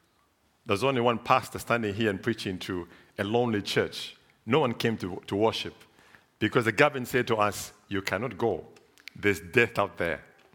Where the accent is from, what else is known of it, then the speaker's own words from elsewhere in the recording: Zambia; Growing up in Zambia, we were told not to walk on the graves.